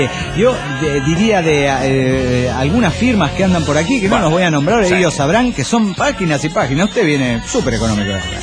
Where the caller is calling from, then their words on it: Guatemala; de Guatemala.